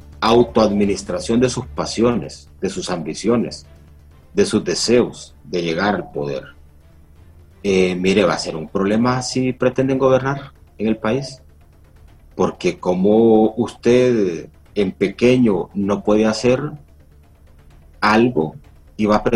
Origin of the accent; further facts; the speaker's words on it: Honduras; En este país todos somos hondureños, todos nos necesitamos